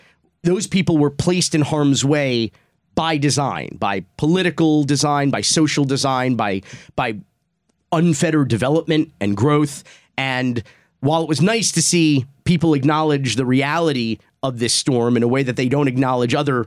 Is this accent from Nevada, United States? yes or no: no; Fort Myers, Florida, United States; My hometown of Fort Myers, the Cape Coral neighborhood